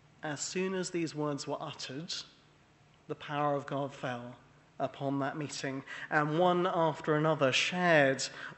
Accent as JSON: {"language": "English", "region": "Wales", "country": "United Kingdom", "said": "Now, some of you will know that I am Welsh, particularly when the rugby's on."}